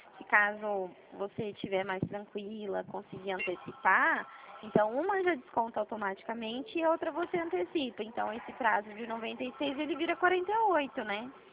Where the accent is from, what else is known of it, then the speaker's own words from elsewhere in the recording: São Paulo, Brazil; Meu DDD, Adjane, ele é 018, porque eu sou aqui da região de Presidente Prudente, tá?